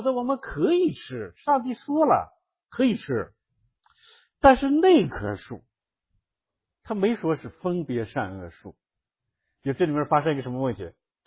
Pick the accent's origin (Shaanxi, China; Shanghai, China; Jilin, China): Shaanxi, China; 但是你会发现这个女人讲话她很有意思，有点像我们陕西人。